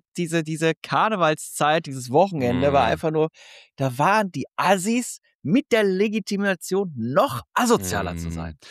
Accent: Krefeld, North Rhine-Westphalia, Germany; Weil ich komme aus Krefeld, eigentlich ja gebürtig. Das ist das Loch von Deutschland. Also, ich bin so froh, dass ich da nicht mehr bin.

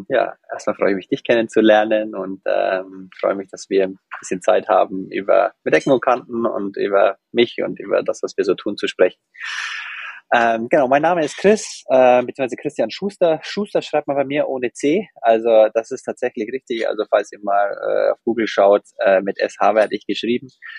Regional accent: Nuremberg, Bavaria, Germany; accent: slightly rolling R; also ich komme ursprünglich aus Nürnberg. Ich habe deswegen auch so ein leicht rollendes R.

